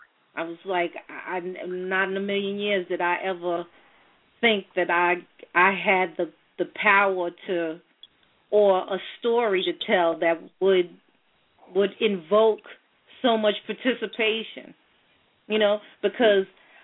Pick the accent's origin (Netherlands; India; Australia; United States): United States; Brooklyn, New York; accent: Brooklyn; even though I'm teased about my hard Brooklyn accent, I love it.